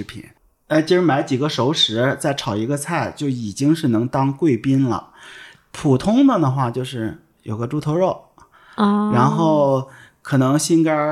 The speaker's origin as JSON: {"language": "Chinese", "region": "Hebei", "country": "China", "lives_now": "Beijing, China", "said": "我其实是在北京待了十几快二十年的河北人"}